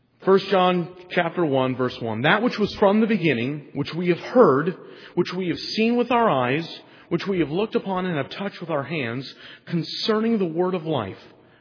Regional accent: the West, United States; For myself, I'm from the West.

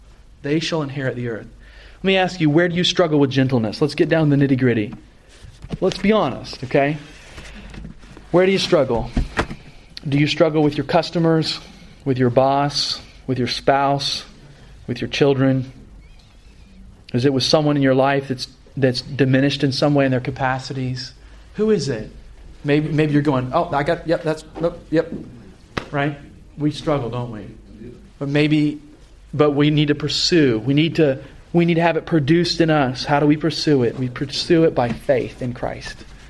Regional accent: South Carolina, United States; now in New York, United States; And they say, but no, where are you really from? No, I'm from South Carolina.

